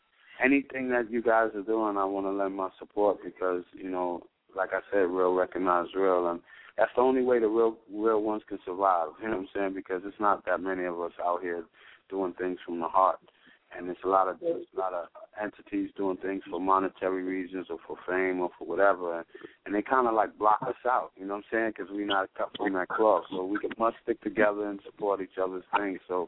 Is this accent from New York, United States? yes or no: yes; Bronx, New York, United States; I'm from the Bronx.